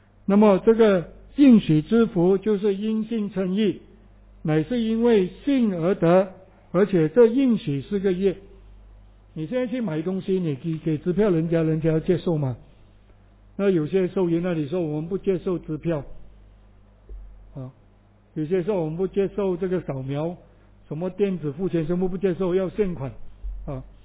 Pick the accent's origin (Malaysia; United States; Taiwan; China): Malaysia; 你去搭飞机的时候去登机，要轮椅来推你，我们很讨厌啊，我们马来西亚人都很讨厌。